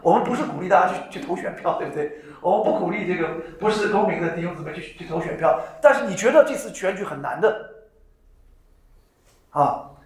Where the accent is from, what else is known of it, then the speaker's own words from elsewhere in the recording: China; 我小的时候，我在中国大陆长大的